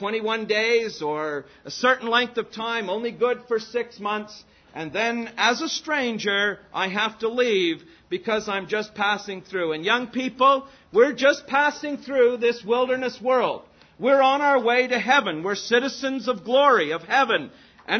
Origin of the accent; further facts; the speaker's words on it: Canada; from Canada, the first question they always ask me is my citizenship. And I tell them I'm a Canadian.